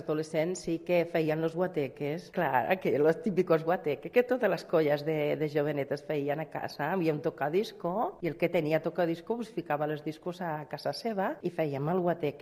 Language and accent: Catalan; Carboneras, Andalusia, Spain; now in Tarragona, Spain; soc d'Andalusia, soc d'un poble d'Almeria que es diu Carboneras, que és un poble molt bonic, que té unes platges precioses i vírgenes al costat del Parc Nacional de Cabo de Gata.